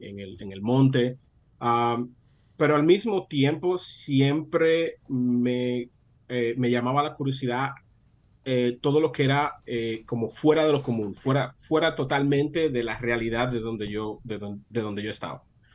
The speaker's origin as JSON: {"language": "Spanish", "town": "Santo Domingo", "region": "Distrito Nacional", "country": "Dominican Republic", "tie": "born or raised there", "said": "So, nací en Santo Domingo, en la capital, allá en República Dominicana. Básicamente me crié en la capital, diferentes lugares donde crecí la mayoría del tiempo fue en Los Ríos, ahí casi al lado de Intec."}